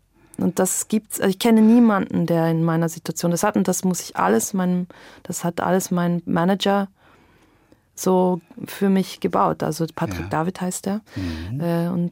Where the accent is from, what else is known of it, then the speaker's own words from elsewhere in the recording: Zurich, Switzerland; Ich als Zürcherin, für mich war das wie Hollywood